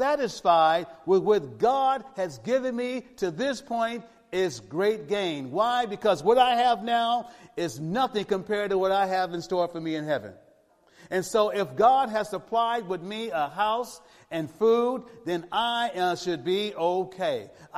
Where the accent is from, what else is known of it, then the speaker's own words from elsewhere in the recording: Los Angeles, California, United States; I remember growing up in the Jordan Down housing projects in Watts.